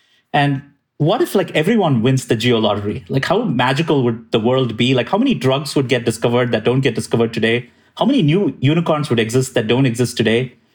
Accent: Chennai, Tamil Nadu, India; I grew up in Chennai, which is a relatively smaller city in India.

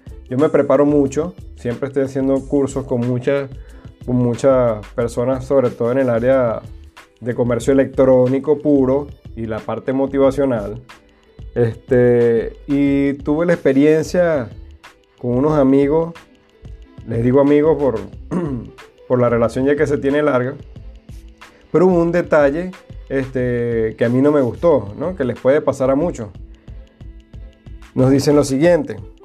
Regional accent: Venezuela; moved away as an adult; now in United States; Yo soy venezolano, nacido en Venezuela, tuve 37 años en Venezuela, ahora vivo en los Estados Unidos

